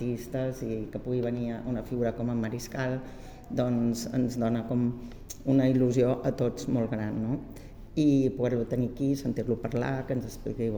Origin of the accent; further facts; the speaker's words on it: Catalonia, Spain; jo com a catalana